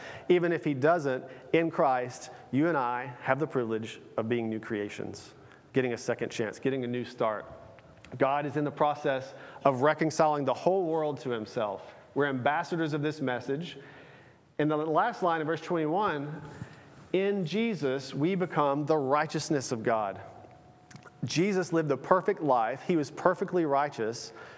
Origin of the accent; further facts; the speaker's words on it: Tennessee, United States; I grew up in Tennessee.